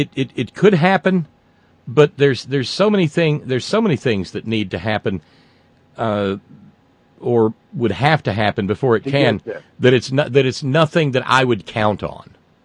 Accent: Alabama, United States; I saw a photo of my hometown, which is in northwest Alabama.

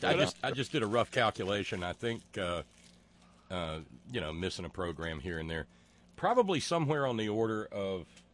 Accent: Alabama, United States; And you know, growing up in Alabama

